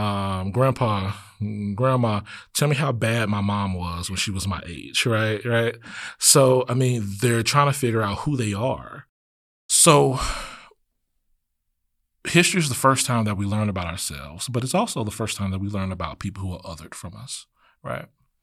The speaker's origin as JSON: {"language": "English", "region": "Louisiana", "country": "United States", "tie": "born or raised there", "said": "And growing up in Louisiana, it was, hey, wait a minute. All white folk live across this track and all the Black people lived across this track."}